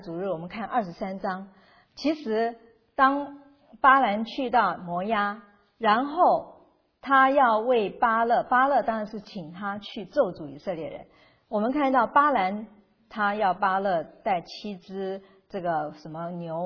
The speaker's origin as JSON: {"language": "Chinese", "country": "China", "said": "就是说来像我们中国人所说的算命一样的去预言预告将来。"}